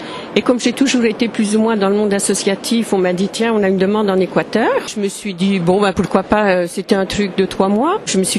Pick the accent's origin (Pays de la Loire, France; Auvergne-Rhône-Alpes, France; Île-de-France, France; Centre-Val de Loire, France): Pays de la Loire, France; Le Mans; also born or lived in Burgundy; Je suis une Bourgogne d'adoption, mais ça fait plus de 40 ans que j'y suis, mais je suis native du Mans.